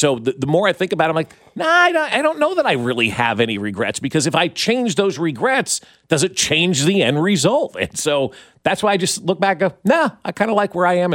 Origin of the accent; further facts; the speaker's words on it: New Jersey, United States; I grew up in New Jersey.